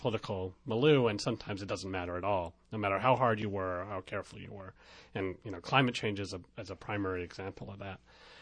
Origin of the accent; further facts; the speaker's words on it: California, United States; now in New York, United States; not having grown up here, I grew up in California and moved here 12 years ago